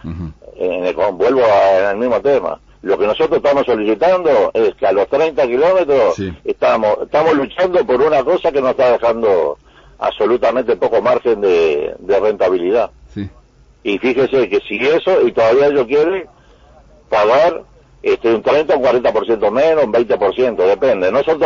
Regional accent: Uruguay; somos los uruguayos

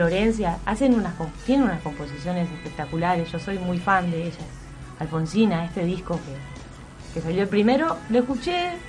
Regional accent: Montevideo, Uruguay; que nosotros como montevideanos no estamos tan atentos, ¿no?

